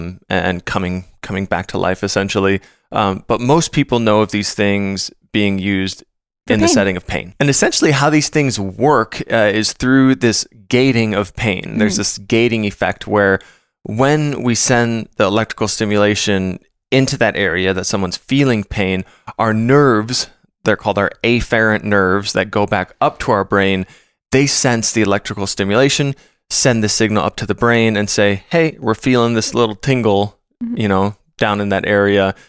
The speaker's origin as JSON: {"language": "English", "region": "Minnesota", "country": "United States", "tie": "born or raised there", "said": "especially if you live somewhere like I grew up in Minnesota."}